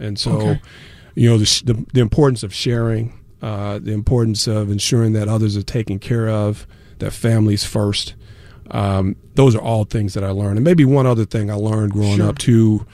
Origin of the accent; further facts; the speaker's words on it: Mobile, Alabama, United States; Yeah, and you know, I have to say, growing up in Mobile, the Saints.